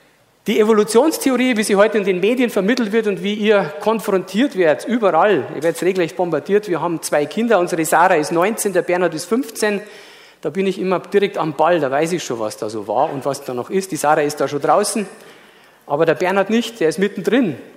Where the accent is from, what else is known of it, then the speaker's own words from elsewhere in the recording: Bavaria, Germany; Ich komme aus Bayern, da ist es sowieso.